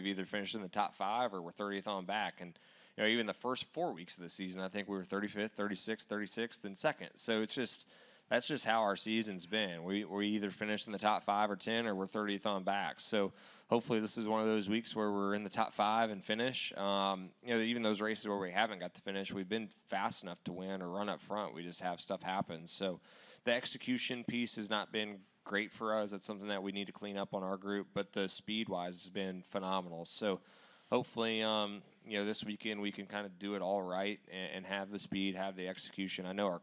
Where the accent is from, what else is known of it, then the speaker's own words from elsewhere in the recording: Indiana, United States; And then just my hometown, like Lawrence County in general, there's a lot of people that normally will drive up from Lawrence County for this race.